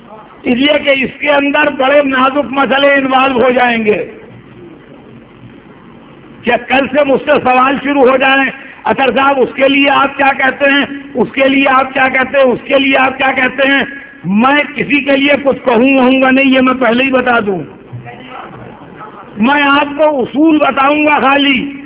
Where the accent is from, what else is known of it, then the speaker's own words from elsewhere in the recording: India; چونکہ میں انڈین ہوں اس بہانے کہہ رہا ہوں کہ اگر ہندوستان کے سارے مسلمان مار ڈالے جائیں